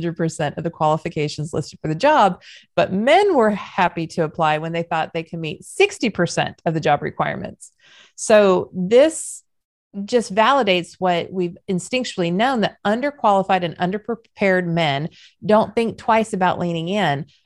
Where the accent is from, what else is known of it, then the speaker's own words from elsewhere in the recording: California, United States; Y'all, I'm from Southern California. Do not judge me for the words that I use. Okay. It's just vernacular.